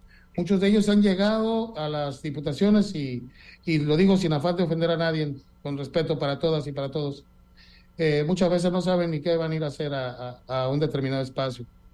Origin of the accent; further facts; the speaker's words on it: Acapulco, Guerrero, Mexico; now in Baja California Sur, Mexico; Yo amo Los Cabos, yo soy acapulqueño, pero de corazón chollero. Yo toda la vida lo he dicho, yo me considero baja californiano, yo aquí nacieron mis hijos, aquí ya tengo mis finados aquí en la Baja California